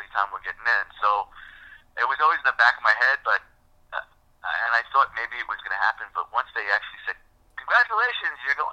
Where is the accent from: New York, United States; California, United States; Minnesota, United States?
New York, United States; Bronx; I'm a New York guy. I grew up in the Bronx